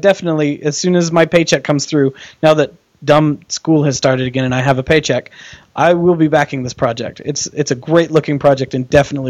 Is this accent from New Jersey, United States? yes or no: no; Iowa City, Iowa, United States; For Iowa City, that's where I live. I'm from Iowa City.